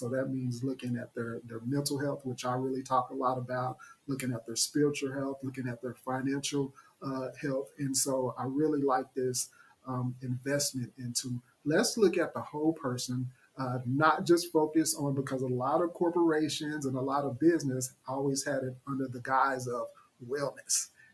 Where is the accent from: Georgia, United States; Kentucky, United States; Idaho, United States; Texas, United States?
Texas, United States; Dallas; now in Oklahoma City, United States; And I'm originally from Dallas, Texas, but I live in Oklahoma City.